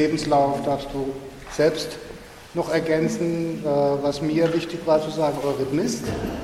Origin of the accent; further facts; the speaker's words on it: Baden-Württemberg, Germany; Balingen, ja, also ist sehr weit im Osten von Baden, aber es ist doch Baden, würde ich jetzt mal als Badener sagen.